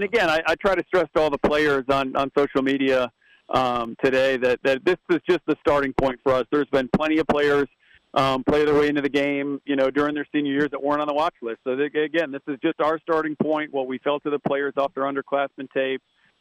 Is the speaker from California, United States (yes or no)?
no; Michigan, United States; That's one from my home state up in Michigan.